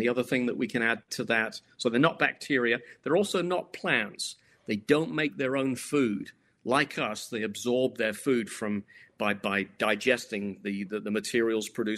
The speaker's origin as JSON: {"language": "English", "country": "United Kingdom", "tie": "born or raised there", "said": "I grew up in the United Kingdom."}